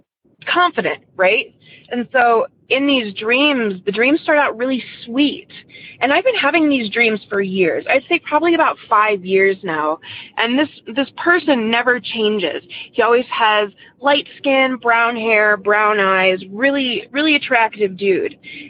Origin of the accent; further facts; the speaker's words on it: Ohio, United States; I'm from Northeast Ohio.